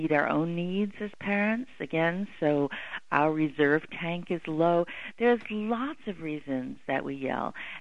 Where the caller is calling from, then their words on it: Berkeley, California, United States; I'm calling from Berkeley, California.